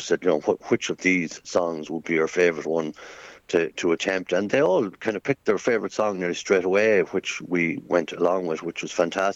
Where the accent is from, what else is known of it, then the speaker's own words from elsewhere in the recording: Sligo, Connacht, Ireland; now in Drumahaire, Ireland; Well, I grew up in Sligo town. That's where my father's from Sweetwood.